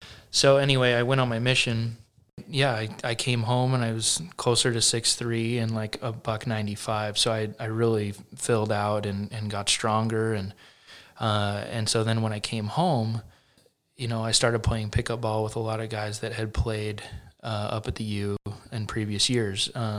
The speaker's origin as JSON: {"language": "English", "town": "Salt Lake City", "region": "Utah", "country": "United States", "tie": "born or raised there", "said": "I grew up in Salt Lake. I went to East High School. I'm the youngest of four."}